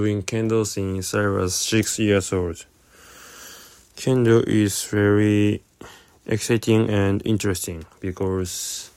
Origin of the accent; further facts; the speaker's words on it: Kitahiroshima, Hokkaido, Japan; English is a second language; also born or lived in Shibecha; I'm from Kita Hiroshima, but I moved to Shibicha and I went to Kushiro Hoku High School.